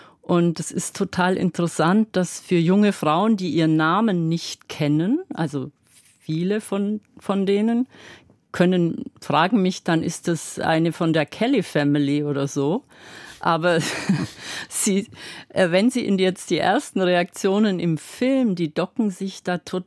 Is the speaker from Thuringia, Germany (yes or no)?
no; Bavaria, Germany; weil ich bin im Allgäu aufgewachsen.